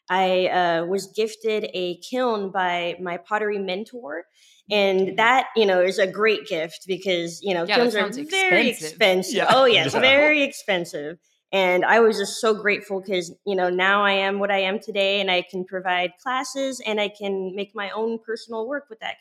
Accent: California, United States; now in Stockton, United States; So I came in Stockton about 5 years ago, and I came from the Bay Area.

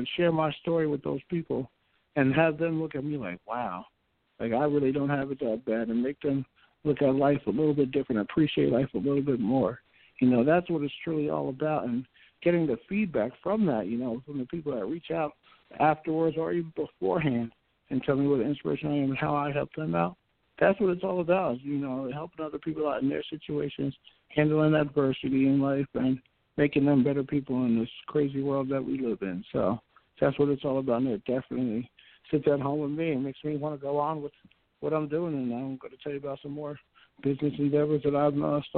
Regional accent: Avenel, New Jersey, United States; I said I didn't want to leave my hometown. I want to stay in Avenel. So we knocked down my old house and rebuilt up a new house here because I didn't want to leave the people.

